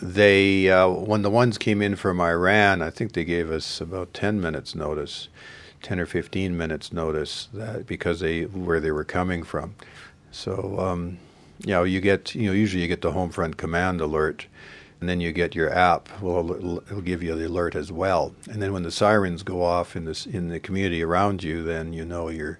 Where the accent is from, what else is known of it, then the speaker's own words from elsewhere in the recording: Canada; And you'd say, well, we're from Canada and we're volunteering here in Israel.